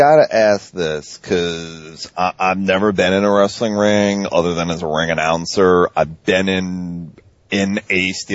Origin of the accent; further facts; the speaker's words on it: New York, United States; born there; I'm born New Yorker and living in Florida right now.